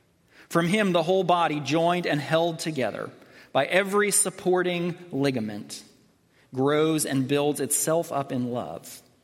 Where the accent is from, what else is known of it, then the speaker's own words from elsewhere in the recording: United States; I mean, I'm an American. You know, we pull ourselves up by our bootstraps.